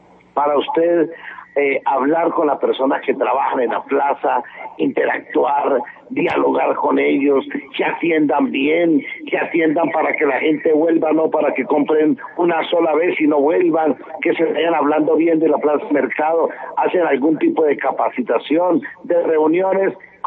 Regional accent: Cajamarca, Tolima, Colombia; soy del campo de Cajamarca, Tolima, la despensa agrícola de Colombia.

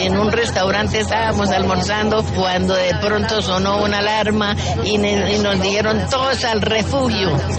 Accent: Boyacá, Colombia; soy de Boyacense.

